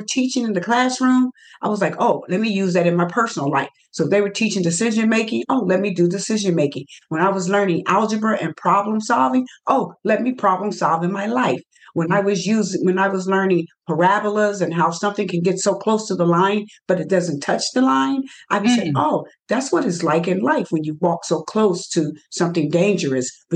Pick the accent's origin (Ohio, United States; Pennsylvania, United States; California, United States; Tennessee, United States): Ohio, United States; Cincinnati; Because I'm from Cincinnati, Ohio.